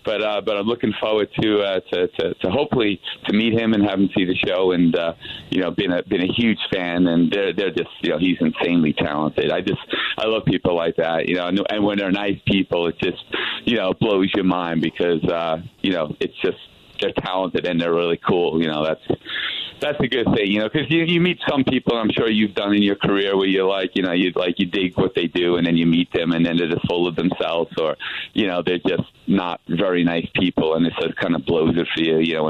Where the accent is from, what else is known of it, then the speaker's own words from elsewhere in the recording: New York, United States; now in Las Vegas, United States; So, you know, Vegas is my home, even though I'm from New York.